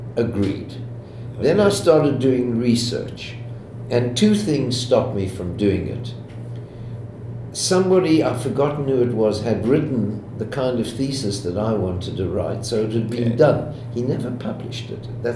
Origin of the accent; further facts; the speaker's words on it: Israel; because we came from Israel, I suppose he